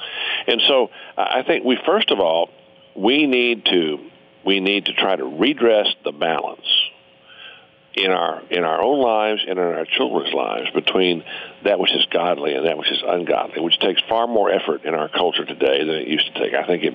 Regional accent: Texas, United States; Now, I'm a Texan. I take beef jerky with me everywhere I go.

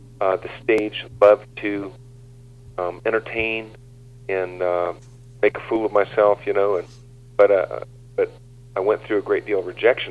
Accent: Orlando, Florida, United States; Well, I'm a native of Orlando, Florida

